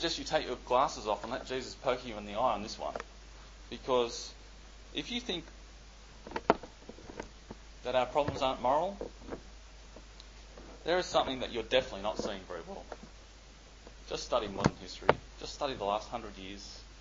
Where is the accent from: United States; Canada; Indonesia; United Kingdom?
Indonesia; I grew up in Indonesia